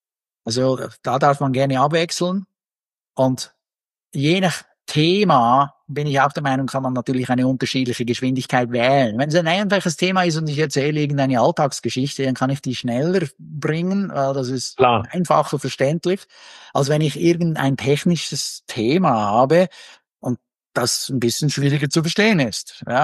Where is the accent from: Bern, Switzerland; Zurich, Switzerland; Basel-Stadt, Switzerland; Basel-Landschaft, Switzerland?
Bern, Switzerland; als ein Schweizer, insbesondere als einer, der aus Bern kommt.